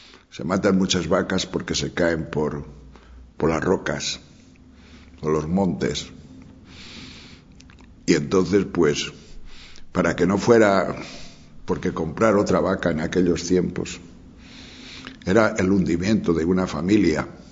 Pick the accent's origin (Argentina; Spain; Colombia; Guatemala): Spain; Castile and León; Mi pueblo era un pueblo. Yo solo viví, y no mucho tiempo, algún tiempo en la niñez en mi pueblo. La sensación que tengo era muy buena, porque era gente como limpia, ordenada. Allí mandaba el cura y el maestro. Era un pueblo pequeño de la montaña de León.